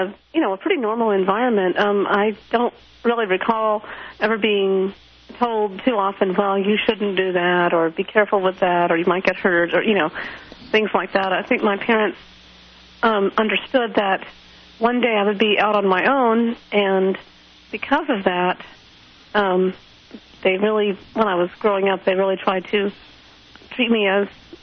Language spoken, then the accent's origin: English; Omaha, Nebraska, United States; I grew up in Omaha, Nebraska. My parents originally are from Nebraska, so we grew up in Omaha.